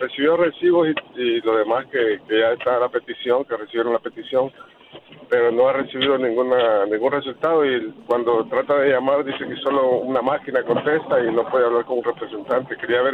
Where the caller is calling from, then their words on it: California, United States; Aquí en California.